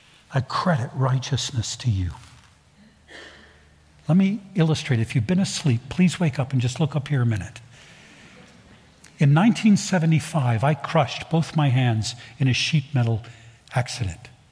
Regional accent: Tennessee, United States; We're supposed to be like a hero from my section of the country. I'm from Tennessee.

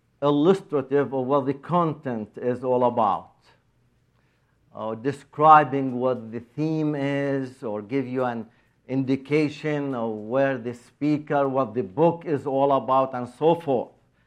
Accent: the South, United States; accent: southern; I think I like my southern accent.

